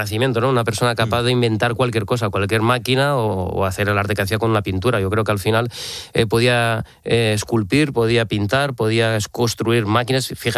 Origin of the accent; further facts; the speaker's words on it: Valencian Community, Spain; yo soy valenciano